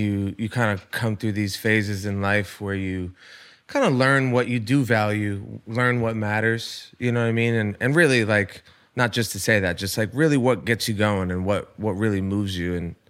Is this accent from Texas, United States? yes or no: no; Rhode Island, United States; I'm from Rhode Island. Not exactly a fucking baseball powerhouse by any means, you know?